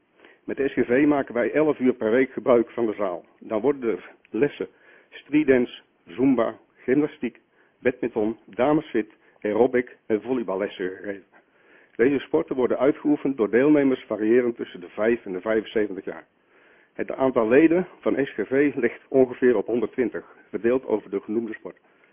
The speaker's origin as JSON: {"language": "Dutch", "town": "Gorinchem", "region": "South Holland", "country": "Netherlands", "tie": "born or raised there", "lives_now": "Schelluinen, Netherlands", "said": "Ik ben geboren en getogen in Gorinchem."}